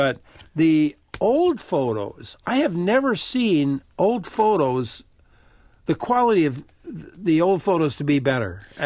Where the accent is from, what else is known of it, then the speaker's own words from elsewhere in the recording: Madison, Wisconsin, United States; I grew up practically on Singelkau Road, so it was a lot of fun for me to see that.